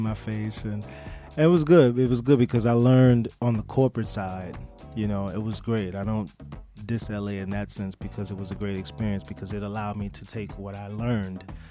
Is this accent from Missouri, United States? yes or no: yes; St. Louis, Missouri, United States; now in New York, United States; Well, I'm from St. Louis originally. Okay. I was born in St. Louis. I moved to New York, and that was it.